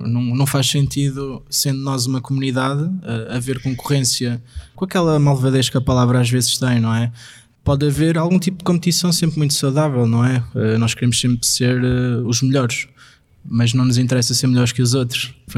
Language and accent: Portuguese; Viseu, Portugal; eu vim de Viseu